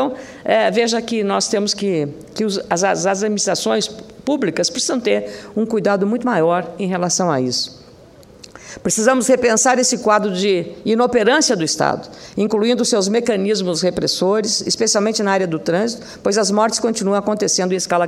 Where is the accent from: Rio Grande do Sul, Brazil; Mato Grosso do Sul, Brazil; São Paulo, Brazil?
Rio Grande do Sul, Brazil; aquela que aconteceu lá no meu estado, em Santa Maria